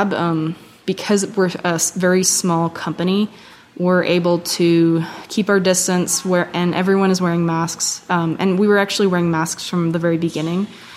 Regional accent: Bozeman, Montana, United States; I'm from Bozeman, Montana, and I work as an environmental scientist.

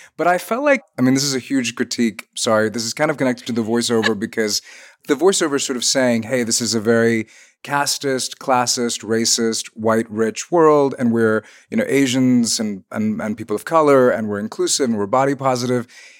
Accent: Fire Island, New York, United States; instead of getting into all of my, you know, insecurities and anxieties growing up around Fire Island

